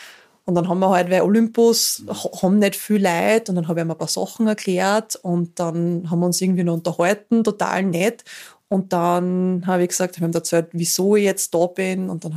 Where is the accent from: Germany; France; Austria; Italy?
Austria; Styria; also ich bin ja ursprünglich aus der Steiermark